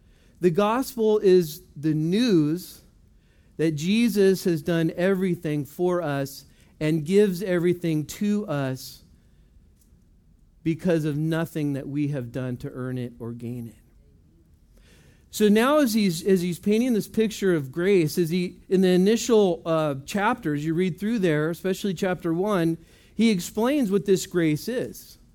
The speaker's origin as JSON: {"language": "English", "region": "Texas", "country": "United States", "said": "But we're from Texas, so very conflicting."}